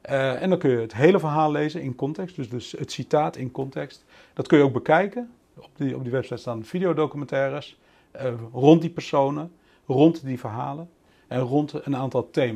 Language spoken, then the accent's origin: Dutch; Netherlands; Ik ben een geboren moerasbewoner. Ik kom uit Nederland en … weet je. Ik kom hier echt uit het moeras.